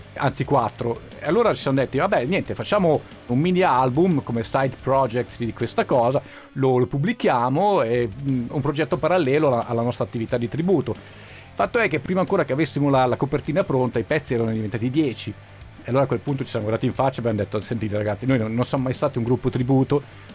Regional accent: Lucerne, Switzerland; che sono nato a Lucerna, sono cresciuto lì, ho fatto le scuole a Lucerna, sono cresciuto lì.

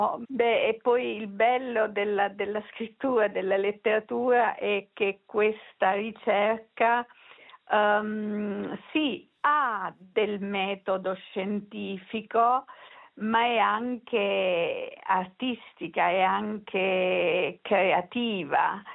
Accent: Abruzzo, Italy; Ecco, io non farò mai cartoline dall'Abruzzo

